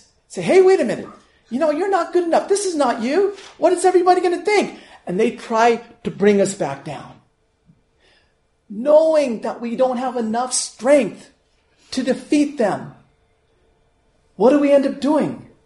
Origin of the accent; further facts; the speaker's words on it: United States; born there; I'm an Indian descent, but I was born in America, so I have two cultures going with me.